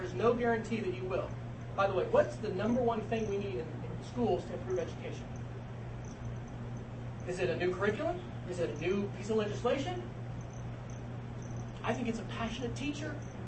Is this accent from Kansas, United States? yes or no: yes; Kansas, United States; now in Texas, United States; I come from Texas. I'm actually a Kansan, so I'm really excited to be here in Kansas because my family still lives in Manhattan. I grew up here, but I've lived in Texas now for 13 years.